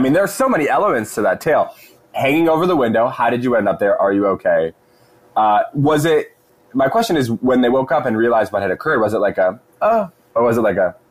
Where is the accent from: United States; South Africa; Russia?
United States; Brooklyn, New York; I'm from Brooklyn. A little colder than Boca